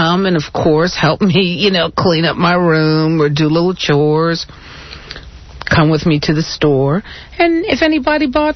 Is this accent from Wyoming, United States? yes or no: no; New York, United States; also born or lived in Virginia; now in Houston, United States; No. No, I'm actually a New Yorker.